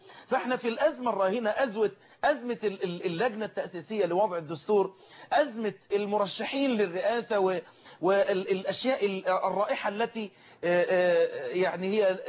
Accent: Egypt

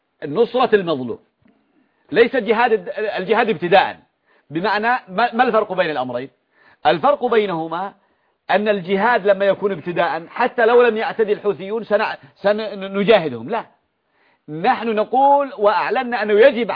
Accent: Yemen; هذا بوق من أبواق إيران عندنا في اليمن

